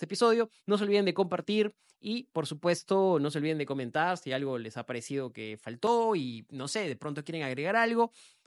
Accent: Peru; Creo que como peruanos tenemos la responsabilidad de conocer más de estos productos.

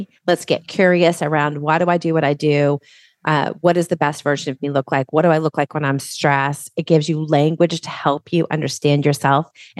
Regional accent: Massachusetts, United States; Massachusetts.

